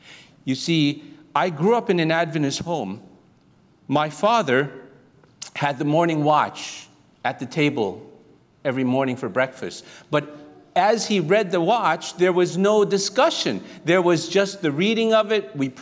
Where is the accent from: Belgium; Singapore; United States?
Singapore; born there; I was born in Singapore.